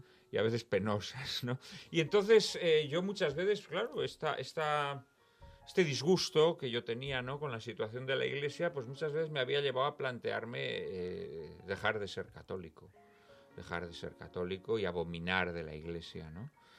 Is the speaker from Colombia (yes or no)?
no; Spain